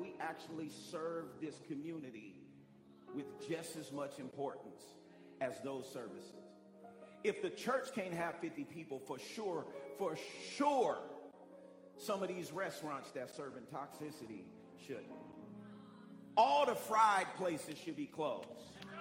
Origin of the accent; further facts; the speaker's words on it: Oakland, California, United States; I would look in the United States, I'm from Oakland, California, and you look in the States